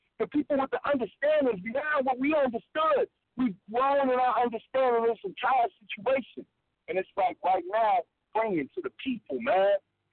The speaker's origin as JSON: {"language": "English", "town": "Chicago", "region": "Illinois", "country": "United States", "said": "you know, I'm from Chicago, but it's like they used to, you know, if it's four or five dudes on the block, you know, they stop, hey, break it up."}